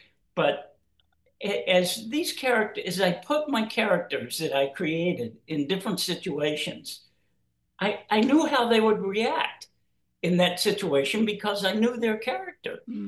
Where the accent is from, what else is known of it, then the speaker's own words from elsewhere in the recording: Memphis, Tennessee, United States; Well, that actually came from an incident that happened to me when I was a very, very young boy growing up in Memphis, Tennessee.